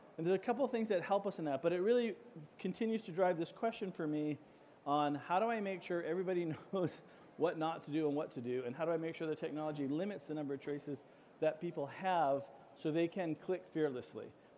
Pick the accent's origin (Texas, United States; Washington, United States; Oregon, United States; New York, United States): Washington, United States; Seattle; I don't do coffee, and I'm from Seattle, but I'm still super excited.